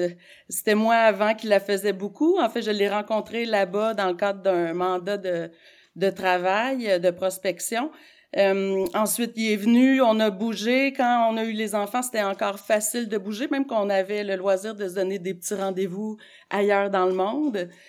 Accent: Joliette, Quebec, Canada; also born or lived in Berthierville / Saint-Gabriel-de-Brandon; je suis une fille de Lanaudière. Moi, j'ai grandi, je suis née à Joliette, puis j'ai grandi entre Berthierville et Saint-Gabriel de Brandon.

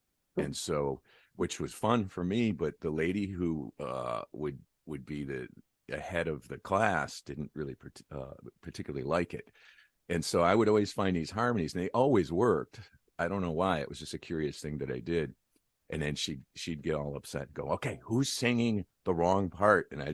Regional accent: Detroit, Michigan, United States; now in Los Angeles, United States; I'm in LA right now, but I'm originally from Detroit, so I'm kind of a sister city to Windsor.

